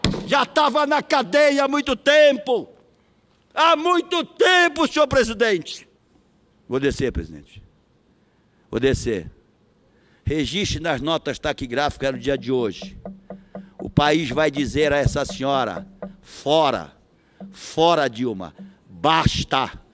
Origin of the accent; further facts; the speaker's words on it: Pará, Brazil; a minha terra, o meu querido Pará